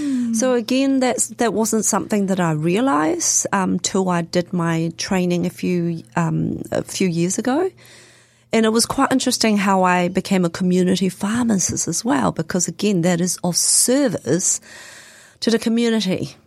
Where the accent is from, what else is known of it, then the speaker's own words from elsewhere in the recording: Malaysia; So I was born in Malaysia and I grew up in a hardware store.